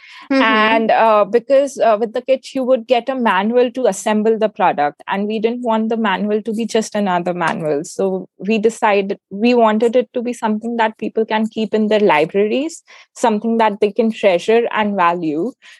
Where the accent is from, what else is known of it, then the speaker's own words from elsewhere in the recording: Jaipur, Rajasthan, India; this ancient craft that's native to Jaipur, my hometown, Bahi Khata.